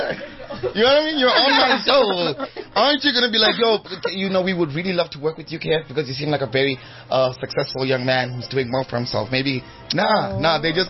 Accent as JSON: {"language": "English", "country": "Zimbabwe", "said": "I'm from Zimbabwe"}